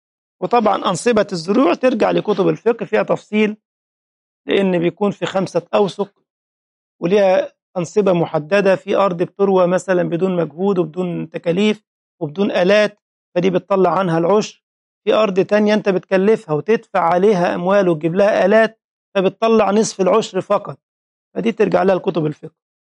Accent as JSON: {"language": "Arabic", "country": "Egypt", "said": "وانا قلت لكم قصة عامل نفسه من بنها دي عندنا في مصر"}